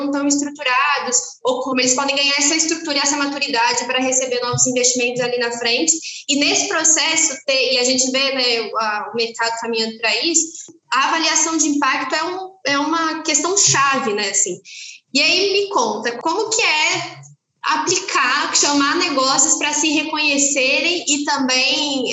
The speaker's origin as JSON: {"language": "Portuguese", "town": "Taboão da Serra", "region": "São Paulo", "country": "Brazil", "said": "eu sou de Taboão da Serra"}